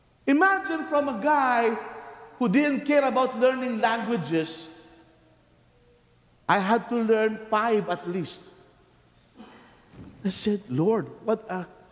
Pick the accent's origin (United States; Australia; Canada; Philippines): Philippines; I am a Filipino by birth. At first, I only thought to myself, I will be a priest only for the Filipinos in the Philippines. Safe. No ambition to go to America. Actually, I was even anti-American when I was in the Philippines.